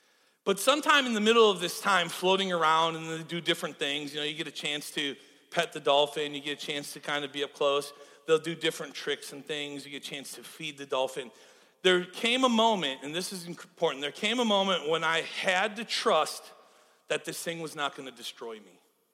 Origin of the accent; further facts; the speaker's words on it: Wisconsin, United States; So I'm from Wisconsin. Okay? Like a land lover, okay? There's no ocean.